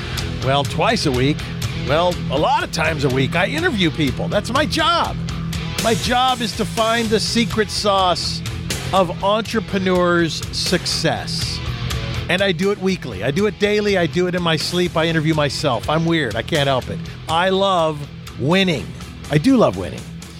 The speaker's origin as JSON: {"language": "English", "town": "Houston", "region": "Texas", "country": "United States", "said": "I happen to be a Texan, too. I'm from Houston."}